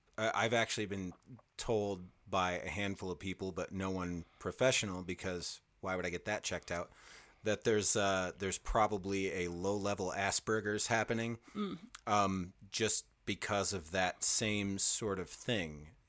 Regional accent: Michigan, United States; now in Denver, United States; Like I grew up off in Michigan, and everybody's that I grew up with in the pocket that I grew up in, was pretty standoffish

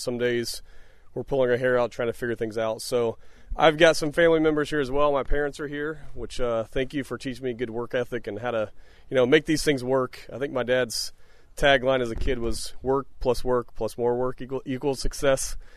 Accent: Muncie, Indiana, United States; now in Yorktown, United States; I grew up in Muncie. Muncie is a great place to live. I went to Claypool, Washington Carver, Northside, Muncie Central, and ultimately ended up at Ball State. I still live in Yorktown, so don't leave Muncie.

